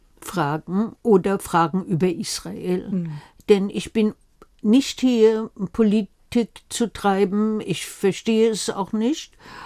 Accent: Berlin, Germany; Ich bin ja Berlinerin schließlich. Nicht Deutsche, aber Berlinerin. Richtig mit Spreewasser getauft.

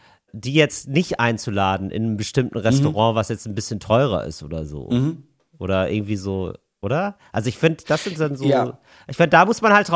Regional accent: Rhineland, Germany; Als Rheinländer im Schwabenland bekommt man oft die Krise

